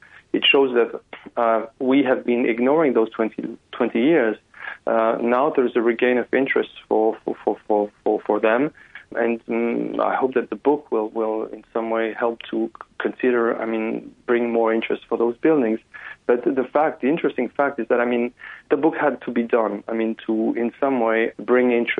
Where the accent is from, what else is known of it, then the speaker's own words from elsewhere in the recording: Malaysia; also born or lived in Cambodia; now in France; I was born in Cambodia and brought up in Malaysia. I'm living in France.